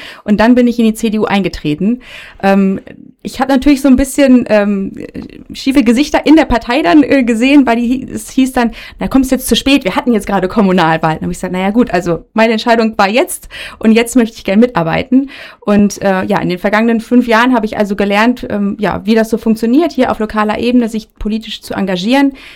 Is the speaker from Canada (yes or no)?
no; Hameln, Lower Saxony, Germany; Ich bin 39 Jahre alt. Ich bin in Hameln geboren und hier aufgewachsen auf einem Bauernhof.